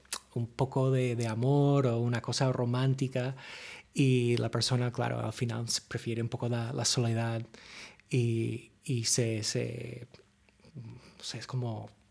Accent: United States; Spanish is a second language; ya sabréis cómo los americanos tenemos ese problema de que si nos pregunta de dónde somos

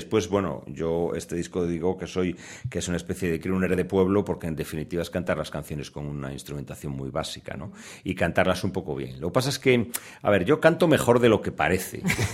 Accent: Tui, Galicia, Spain; Mi pueblo es Tui, sí.

